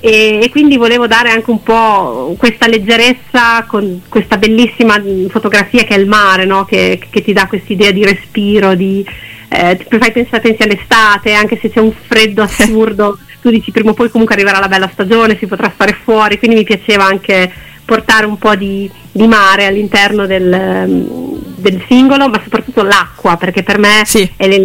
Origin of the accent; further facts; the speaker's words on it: Modena, Emilia-Romagna, Italy; essendo di Modena, sono emiliana, sono cresciuta tra due fiumi